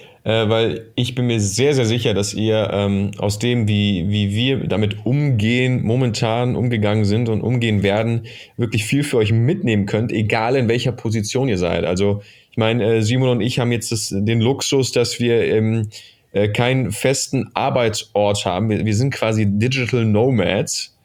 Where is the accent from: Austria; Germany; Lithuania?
Germany; North Rhine-Westphalia; Tratsch und Klatsch sagt man bei uns im Ruhrpott.